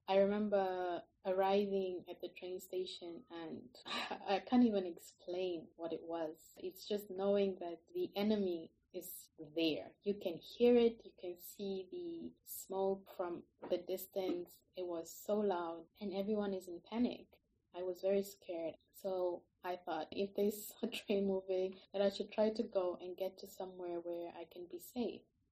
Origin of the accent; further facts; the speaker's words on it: Windhoek, Khomas, Namibia; I am 27 years old. I was born and raised in Windhoek, Namibia.